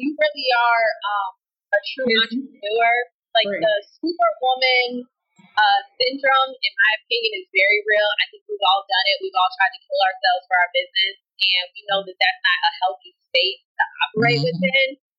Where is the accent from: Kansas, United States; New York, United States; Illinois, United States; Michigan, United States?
Illinois, United States; Chicago; now in Atlanta, United States; And Atlanta, to me, I'm originally from Chicago, so this was a very big difference when I got here.